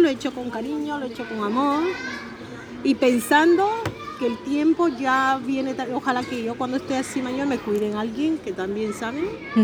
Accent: Peru; now in Spain; Desde que vine de Perú.

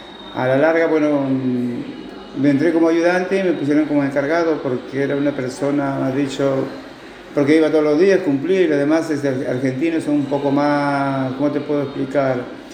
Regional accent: Trujillo, La Libertad, Peru; moved away; Soy de Perú.

